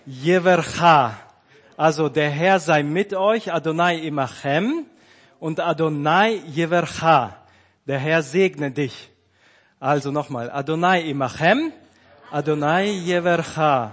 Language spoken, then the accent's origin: German; North Sea coast, Germany; Ich komme von der Nordsee, aber bin kein Ostfriese.